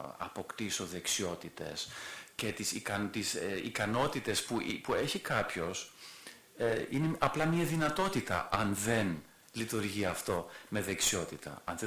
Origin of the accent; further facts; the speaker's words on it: Germany; now in Greece; μην βλέπετε ότι είμαι Γερμανός